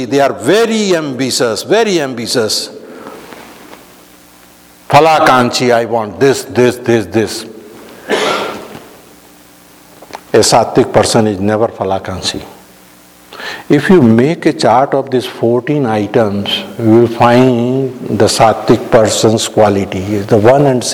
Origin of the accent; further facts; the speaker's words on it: Kolkata, West Bengal, India; I am from Calcutta, we know Jyoti Basu.